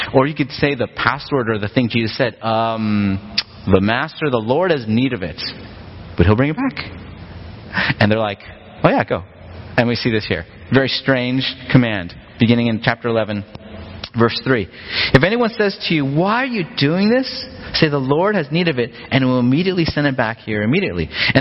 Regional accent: United States; growing up in America, I think that's a dictator.

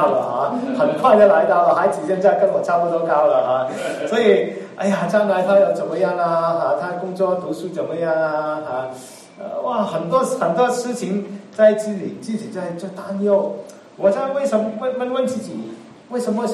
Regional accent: Hong Kong; moved away as an adult; 在我来自香港的这个地方过去半年也面对很大的巨大的一个变化看到自己这家园变成这样那么多的事情困难心里面总是虽然住在外国

